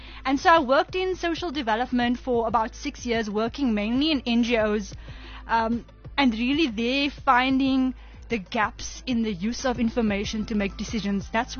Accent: Cape Town, Western Cape, South Africa; I grew up in Cape Town on the Cape Flats. So I lived part of my life in, just outside Mitchell's Plain. And then we moved around within Cape Town.

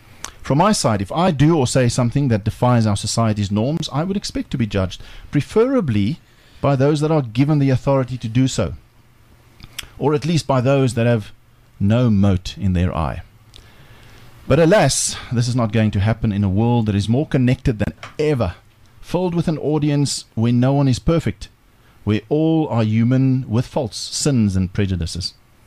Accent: South Africa; I'm also a white South African male, and by the mere fact of being born and raised in South Africa, I have racism ingrained inside of me as well.

